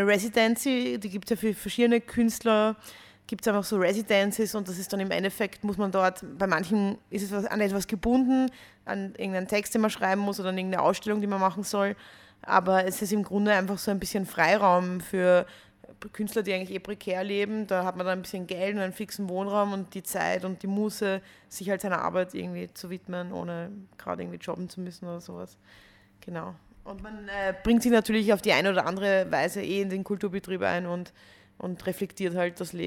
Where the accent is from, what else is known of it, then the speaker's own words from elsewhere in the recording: Vienna, Austria; now in Klagenfurt, Austria; Nein, ich bin in Wien aufgewachsen und habe immer nur in Wien gelebt